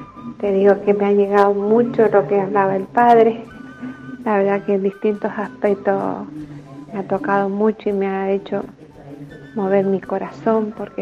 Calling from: Mendoza, Argentina; de Mendoza.

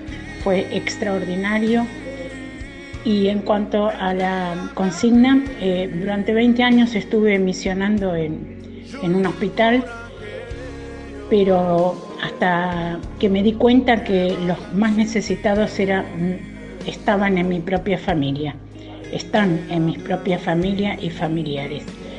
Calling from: Buenos Aires, Argentina; de Buenos Aires.

